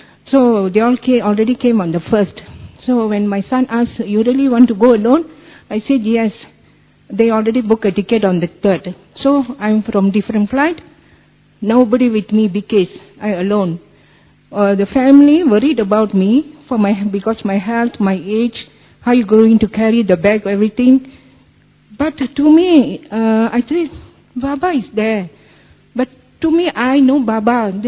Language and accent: English; Malaysia; I'm from Malaysia.